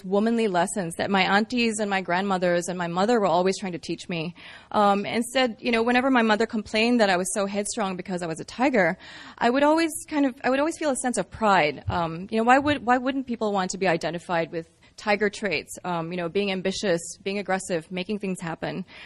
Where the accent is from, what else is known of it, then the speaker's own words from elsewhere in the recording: Singapore; when I was growing up in Singapore